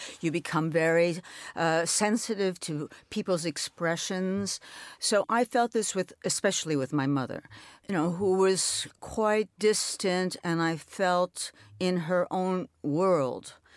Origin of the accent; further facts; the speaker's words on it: New York, United States; I'm an only child. I grew up in New York. My mother was Polish. I knew that. My father, French.